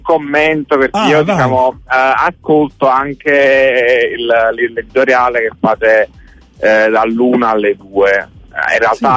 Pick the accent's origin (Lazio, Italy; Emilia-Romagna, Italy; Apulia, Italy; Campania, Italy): Campania, Italy; però sono campano